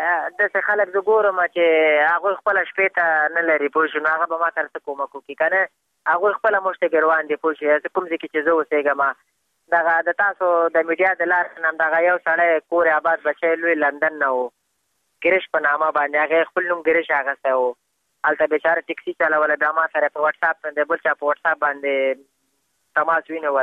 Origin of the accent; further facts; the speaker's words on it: Afghanistan; موږ هم د افغانستان بچیان یو د افغانستان معلولین یو